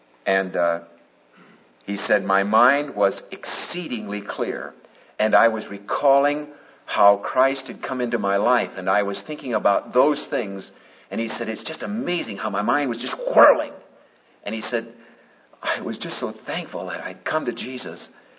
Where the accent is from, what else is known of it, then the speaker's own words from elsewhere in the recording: Des Moines, Iowa, United States; You know, a dear guy, that young guy that came, I grew up with in Des Moines, Iowa, was a friend of my sister Charlotte and me